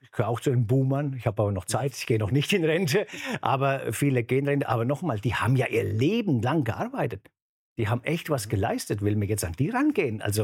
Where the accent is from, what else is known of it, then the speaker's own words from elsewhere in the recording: Bavaria, Germany; Ich komme aus Bayern, wir haben die meisten Feiertage.